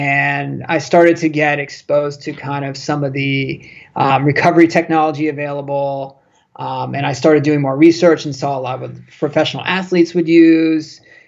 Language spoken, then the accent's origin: English; Florida, United States; moved away as an adult; now in New York City, United States; I grew up in South Florida. Always had the dream to move up to New York City. And while I was down there, I attended the University of Miami